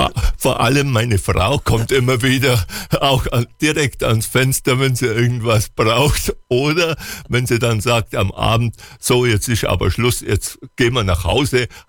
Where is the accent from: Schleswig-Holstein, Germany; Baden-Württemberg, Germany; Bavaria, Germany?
Bavaria, Germany; Marktoberdorf; born there; now in Unterthingau, Germany; Ich bin gebürtiger Marktoberdorfer, habe aber dann ja mit 21 Jahren schon geheiratet und nach Untertingau geheiratet, meine Frau, wie gesagt, von Untertingau